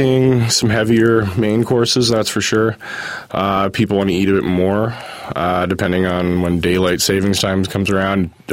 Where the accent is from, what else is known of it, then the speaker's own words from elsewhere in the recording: Beaverton, Ontario, Canada; also born or lived in Toronto; now in Banff, Canada; I'm originally from Toronto. I grew up in a small town north of there called Beaverton. So small town roots.